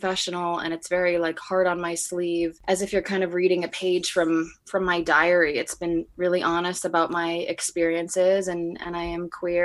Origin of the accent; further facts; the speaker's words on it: New Jersey, United States; also born or lived in New York City, United States; Okay, so I'm actually born and raised in New Jersey. I moved to New York City and I went to college there